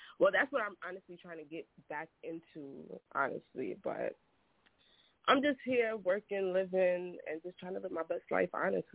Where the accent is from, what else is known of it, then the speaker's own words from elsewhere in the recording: Brooklyn, New York, United States; I'm from Brooklyn. I'm a teacher